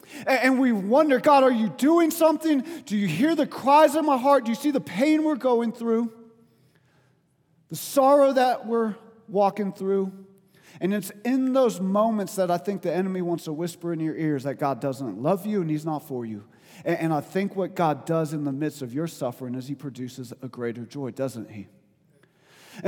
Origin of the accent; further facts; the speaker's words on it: the South, United States; I don't know, I'm from the South, so I got to remember these things, man.